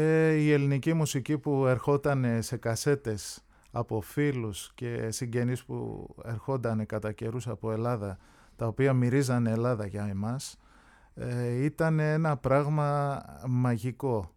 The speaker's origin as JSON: {"language": "Greek", "region": "Istanbul", "country": "Turkey", "tie": "born or raised there", "said": "Εγώ γεννήθηκα και μεγάλωσα στην Κωνσταντινούπολη, στην περιοχή Τζιχαγκίρ, Ταξίμ. Είναι μια συνοικία που την κατοικούν Έλληνες της Κωνσταντινούπολης"}